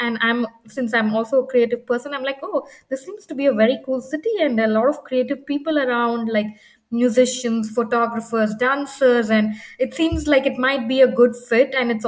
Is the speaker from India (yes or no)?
yes; Western India, India; moved away as an adult; also born or lived in United States; now in Germany; So I'm basically from India, from the western part of India. And I'm married, and my husband and I had moved to the US to pursue our master's.